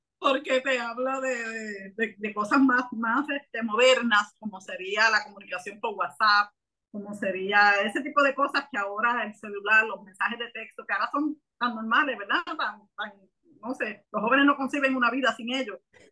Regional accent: Rincón, Puerto Rico; Y soy de Puerto Rico, de Rincón, Puerto Rico

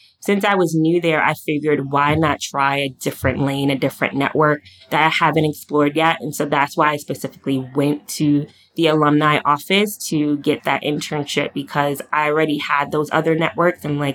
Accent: Brooklyn, New York, United States; also born or lived in Greencastle, Indiana; And so I am from Brooklyn, but I went to college in Indiana, Greencastle, Indiana, small liberal arts school.

